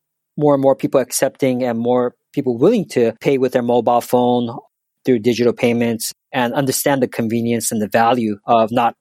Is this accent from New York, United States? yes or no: no; Los Angeles, California, United States; now in Tokyo, Japan; I'm originally from Los Angeles, but I had the opportunity to work both in US and Japan throughout my career.